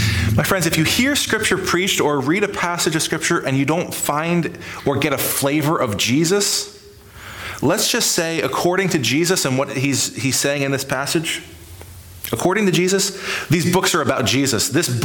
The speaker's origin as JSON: {"language": "English", "region": "New Hampshire", "country": "United States", "said": "And as good New Hampshireites, I'm not sure how many people were born and raised in New Hampshire here, but our motto is live free or die."}